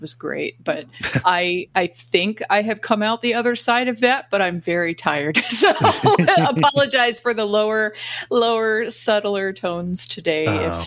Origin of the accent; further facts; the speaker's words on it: United States; born there; I was born here in America, but my dad was born in Havana and fled Castro's rise to power.